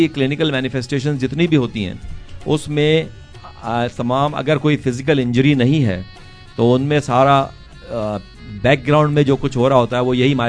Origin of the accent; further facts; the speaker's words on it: Karachi, Sindh, Pakistan; کراچی سے میں پیدا ہوا میں, اور اپنی بنیادی تعلیم تمام میں نے